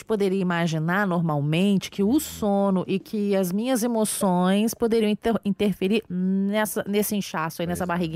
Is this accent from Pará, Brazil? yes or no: yes; Belém, Pará, Brazil; sou de Belém, no Pará, paciente da doutora Ana.